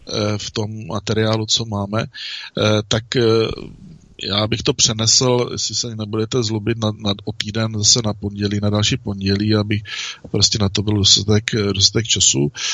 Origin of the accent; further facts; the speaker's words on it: Třebošnice, Pardubice Region, Czechia; born there; mé rodiště je v Třebošnici a přes Hronov nad Doubravou to máme na Žlebský zámek kousek